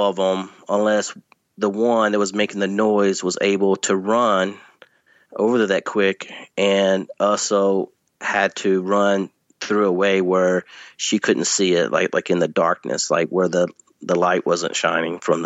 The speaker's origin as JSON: {"language": "English", "region": "Louisiana", "country": "United States", "tie": "born or raised there", "said": "whenever I grew up in Northeast Louisiana in a rural area"}